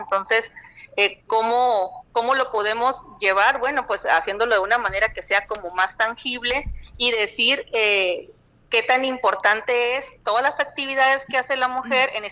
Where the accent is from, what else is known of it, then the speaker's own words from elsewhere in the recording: Culiacán, Sinaloa, Mexico; Me tocó estudiar en Ciudad Obregón, fíjate, en el ITSON, en Ingeniería Civil, pero yo pues nací obviamente ahí en Culiacán y estuve mucho tiempo viviendo ahí.